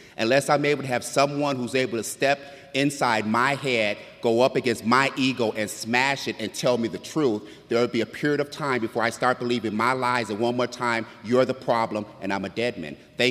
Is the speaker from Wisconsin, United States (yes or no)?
yes; Milwaukee, Wisconsin, United States; born there; I was born in Milwaukee, Wisconsin.